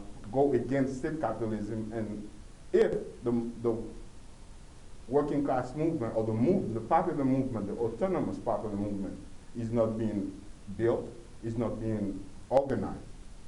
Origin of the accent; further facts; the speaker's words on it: Haiti; In fact, I'm from Haiti, the similarity between Haiti and Iran are so.